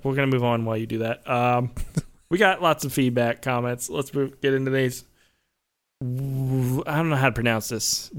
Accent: Canada

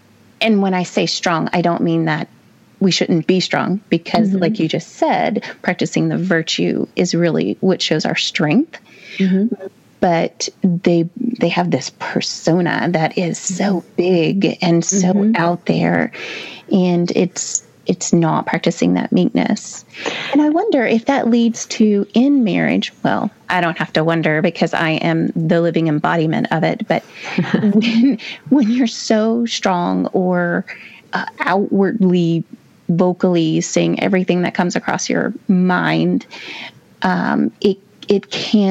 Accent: Louisiana, United States; I'm Italian and Catholic, or I am a Catholic, but I'm Italian and Irish, and I'm from Louisiana.

